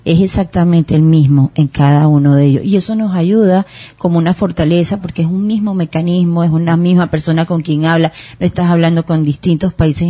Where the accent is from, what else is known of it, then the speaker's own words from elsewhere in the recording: Panama; no soy de aquí, soy panameña